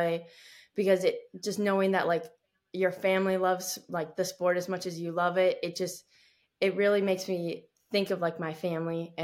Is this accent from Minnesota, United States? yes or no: yes; Shakopee, Minnesota, United States; born there; also born or lived in Duluth / California; So I was born in Shakopee, and I lived in Duluth and in California, and now I'm back in Shakopee.